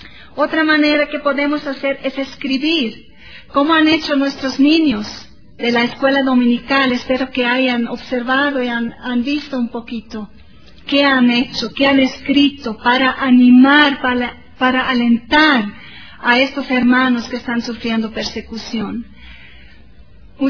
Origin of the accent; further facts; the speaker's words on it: Bolivia; Entonces, eso ya es algo más que podemos tocar como bolivianos, ¿cierto?